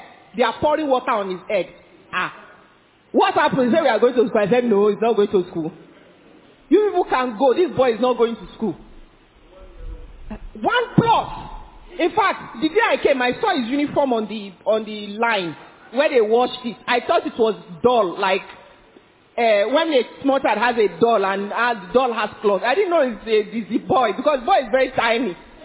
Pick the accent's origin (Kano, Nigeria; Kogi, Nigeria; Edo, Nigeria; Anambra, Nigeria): Kano, Nigeria; moved away; I came from Kano. I didn't come from Lagos. So, but it's been a long time I left home.